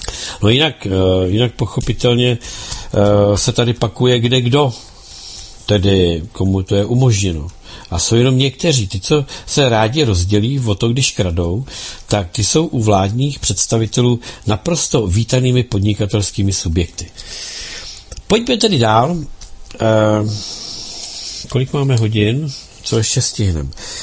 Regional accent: Ukraine; Czech is a second language; moved away as an adult; now in Czechia; u nás na Ukrajině jsem byla zubní lékařka, ale tady pracuji, protože jsem musela utéct se svými dětmi před válkou.

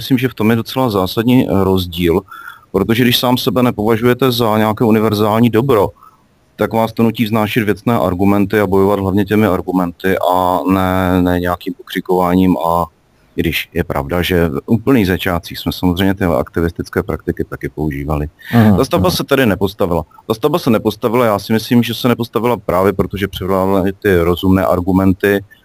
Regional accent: Brno, South Moravian Region, Czechia; já jsem z Brna Bystrce. Jenom Bystrce je nejen nejkrásnější, ale také třetí největší brněnská městská část. Máme 25 000 obyvatel.

